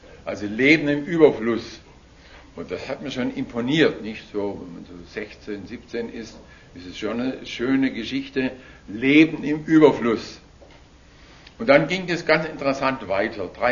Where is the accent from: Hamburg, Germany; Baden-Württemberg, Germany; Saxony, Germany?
Baden-Württemberg, Germany; Stuttgart; Ich bin in Stuttgart aufgewachsen und zwar in einem Elternhaus, wo man sonntags nicht in den Gottesdienst ging.